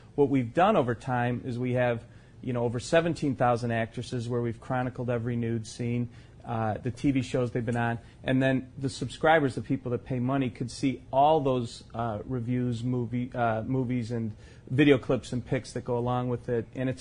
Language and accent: English; Chicago, Illinois, United States; Filmed in my hometown of Chicago